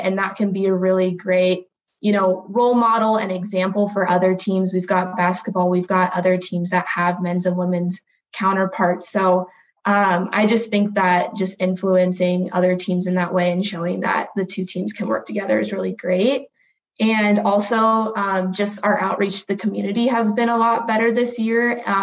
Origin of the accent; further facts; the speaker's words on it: Texas, United States; that's something that growing up in Texas, that's really preached, is, you know, being mentally tough